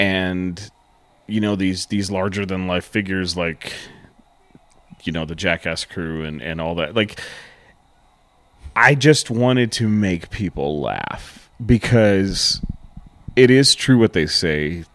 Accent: Amarillo, Texas, United States; Growing up in the North Side Amarillo, until I met you, one of our other friends, Pierce, my friend Amos, I didn't have any white friends at all growing up.

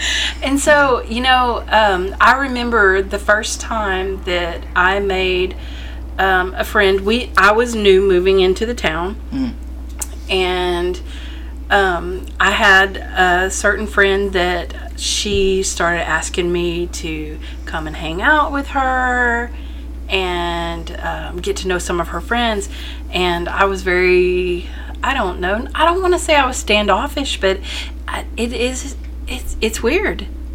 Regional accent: Texas, United States; I'm sure that y'all did not realize by the thick accents that we're from Texas.

